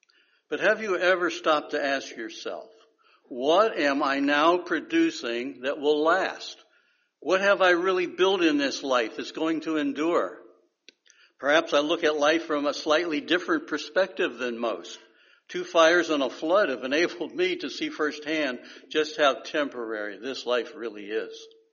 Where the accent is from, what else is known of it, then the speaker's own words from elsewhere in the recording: Pennsylvania, United States; Many years ago, I went back to the town where I grew up in Pennsylvania. The elementary school I had attended had been torn down.